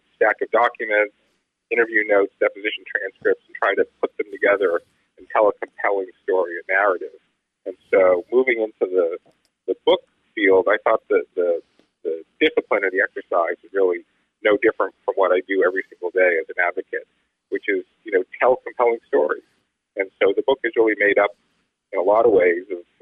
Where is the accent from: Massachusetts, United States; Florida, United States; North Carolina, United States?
Massachusetts, United States; Newton; now in Needham, United States; Yeah, I was born in Boston, lived in Brighton as a baby, grew up in Newton, went to Newton North. I live in Needham now with my family